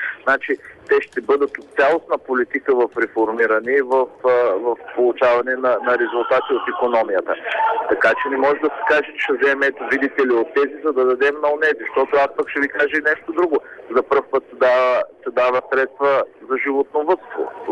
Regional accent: Plovdiv, Plovdiv Province, Bulgaria; понеже съм от Пловдив и едната от големите структури в Пловдив

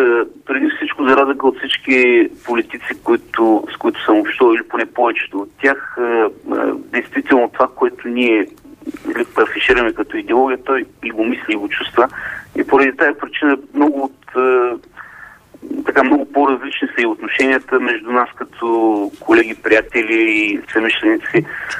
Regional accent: Ruse, Ruse Province, Bulgaria; Аз съм от Русе, да.

